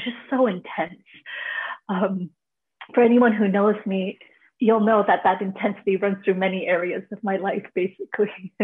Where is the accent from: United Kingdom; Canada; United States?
Canada; born there; Even though I was born in Canada, there was still that always kind of hanging over me.